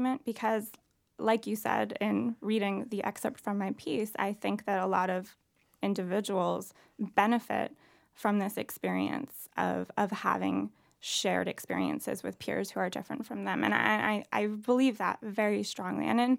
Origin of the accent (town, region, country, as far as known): Ossining, New York, United States; born or raised there